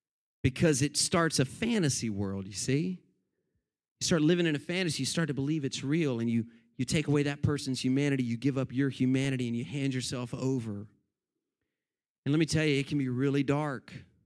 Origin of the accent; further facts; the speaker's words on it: Tallahassee, Florida, United States; He was arrested in Tallahassee, Florida, my hometown. In fact, my best friend's dad growing up was one of the arresting officers on that case.